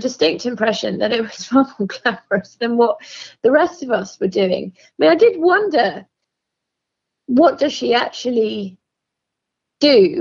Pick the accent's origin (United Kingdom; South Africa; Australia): United Kingdom; England; now in New York, United States; You know, you can hear from my accent. I grew up in England